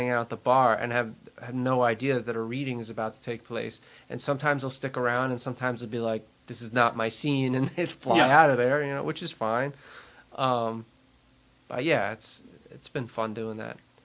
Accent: New York, United States; accent: Long Island; Well, you know, he has but that Scottish accent, so how could I follow that with my Long Island accent?

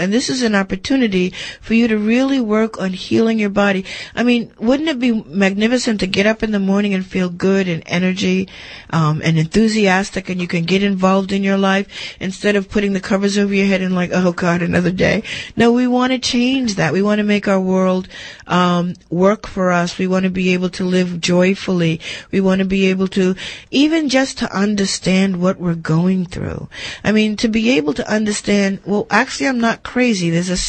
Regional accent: Bronx, New York, United States; You know, I grew up in the Bronx. I used to live on Davidson Avenue in the Bronx and went to elementary school.

